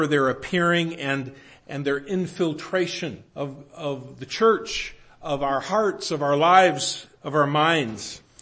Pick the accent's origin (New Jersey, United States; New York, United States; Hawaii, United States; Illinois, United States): Illinois, United States; Rockford; we grew up in Rockford.